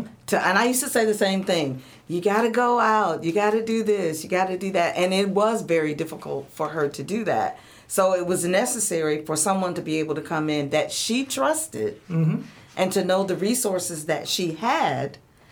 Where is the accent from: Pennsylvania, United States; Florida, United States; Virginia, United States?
Virginia, United States; Hampton; My hometown is Hampton, Virginia.